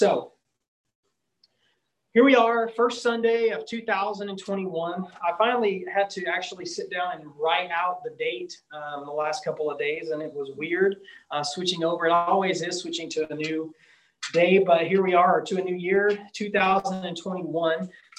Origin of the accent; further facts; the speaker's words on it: Odessa, Texas, United States; also born or lived in Midland; now in Hobbs, United States; my wife and I lived in Midland for 14 years. Before that, I was born and raised in Odessa.